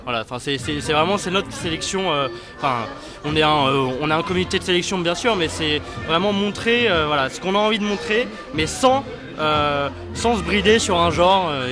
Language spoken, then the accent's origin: French; Rennes, Brittany, France; on vient de Rennes, c'est la première fois qu'on vient ici.